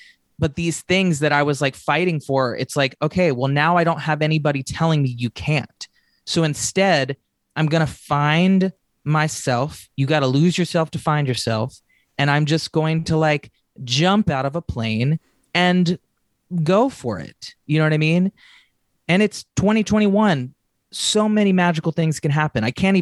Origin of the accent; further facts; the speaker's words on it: Nashville, Tennessee, United States; but I grew up in Nashville, Tennessee, you know, totally admiring and around the idea of the music industry.